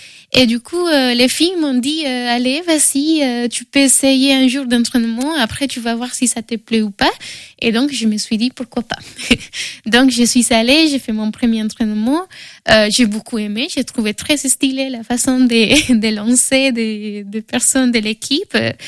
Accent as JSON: {"language": "French", "town": "Bogotá", "region": "Bogotá D.C.", "country": "Colombia", "also_born_or_lived": "Bordeaux", "second_language": "French", "lives_now": "Angers, France", "said": "Moi, je viens de Bogota, que c'est assez grand, assez chaotique un petit peu."}